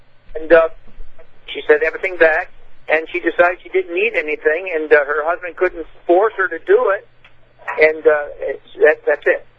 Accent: Arizona, United States; Okay, I'm the guy from Arizona.

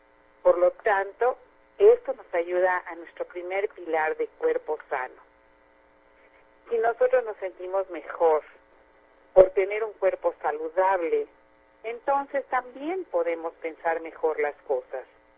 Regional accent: Mexico; now in Miami, United States; soy de México, pero ahora estoy en Miami

